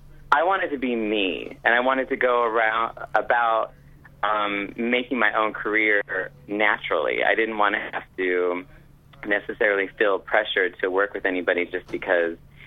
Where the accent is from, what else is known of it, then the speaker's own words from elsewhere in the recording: Visalia, California, United States; now in Los Angeles, United States; Well, I am a music artist, and I came from Visalia, that's in California. And I moved to LA about 10 years ago to pursue music